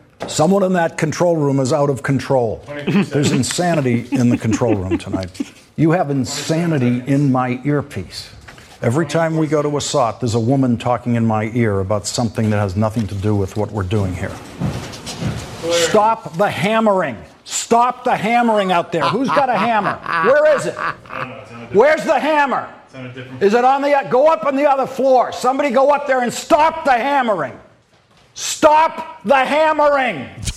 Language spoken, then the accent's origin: English; Scotland, United Kingdom; I'm Scottish.